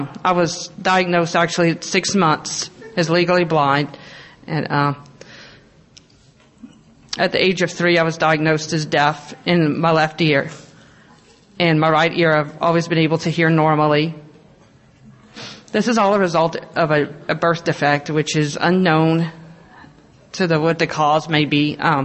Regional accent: Lafayette, Louisiana, United States; I am from Lafayette, Louisiana.

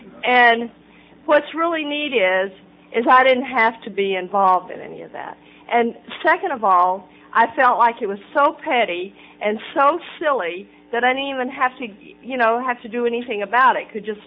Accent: Texas, United States; And I'm born and raised in Texas, so I grew up thinking men were supposed to take care of women.

